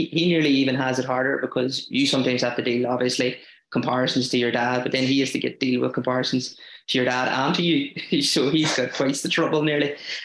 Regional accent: Tyrone, Northern Ireland, United Kingdom; I'm going to say we, I'm from Tyrone

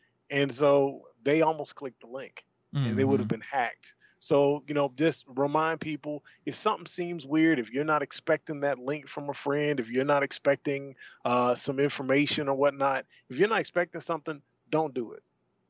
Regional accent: Mississippi, United States; I'm from South Mississippi, and there were parts like when you go on Highway 49 going south of McGee

